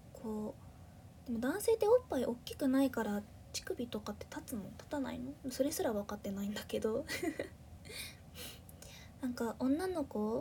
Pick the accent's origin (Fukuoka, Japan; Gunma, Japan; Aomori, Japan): Fukuoka, Japan; 私自身出身が福岡、もう福岡って言っちゃったな九州済みとしか明かしてないのに、まあでも方言聞いてたらわかるかな。まあ、私自身が福岡なんやけど、福岡弁別にそんなになんか好きってわけじゃなくて、